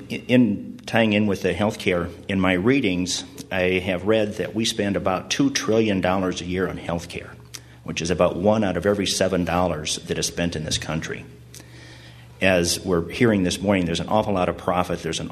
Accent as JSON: {"language": "English", "town": "Fremont", "country": "United States", "said": "I'm from Fremont."}